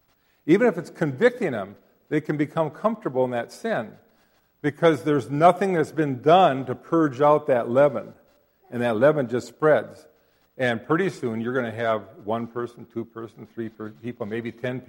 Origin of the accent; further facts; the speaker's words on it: Winnemingo, United States; I grew up in Winnemingo, pretty much Norwegians.